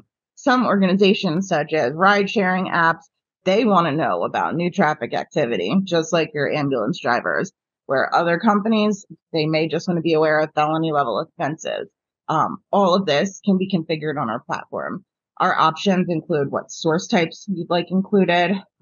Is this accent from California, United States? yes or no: no; New Jersey, United States; So I'm from New Jersey. Marijuana in general now is legal here.